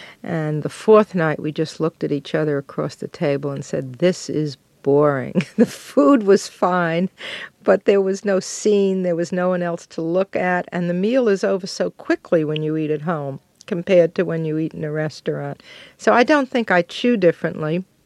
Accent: Brooklyn, New York, United States; I was brought up in Brooklyn in a Jewish family that was not kosher.

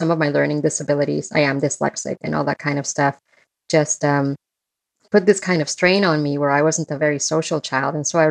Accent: Mexico City, Mexico; English is a second language; less intimidating than my real life growing up in Mexico City.

